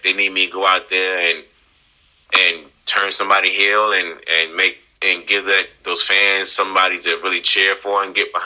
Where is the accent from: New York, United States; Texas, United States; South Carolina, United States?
New York, United States; Brooklyn; I grew up in Brownsville, the Brownsville area of Brooklyn.